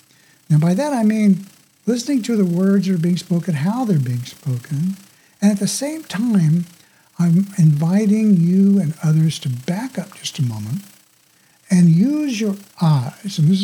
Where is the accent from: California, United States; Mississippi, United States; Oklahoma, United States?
Oklahoma, United States; Okay, so I was born and raised in Oklahoma, so I come by that kind of a thing authentically, you might say.